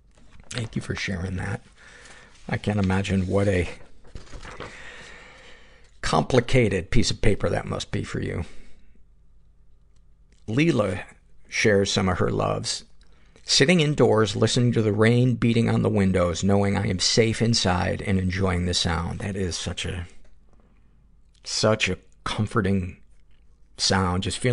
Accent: Washington, United States; bought my first home back in my home state of Washington.

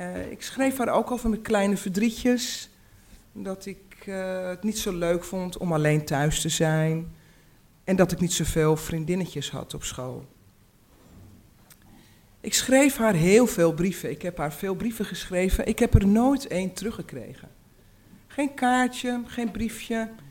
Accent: Uithoorn, North Holland, Netherlands; also born or lived in Amsterdam; Daarna ben ik naar Amsterdam-Noord gegaan. En toen mijn ouders gingen scheiden, ik was ongeveer een jaar of vijf, is mijn moeder met mij en mijn jongere zusje en mijn oudere broer verhuisd naar Uithoren, waar haar ouders

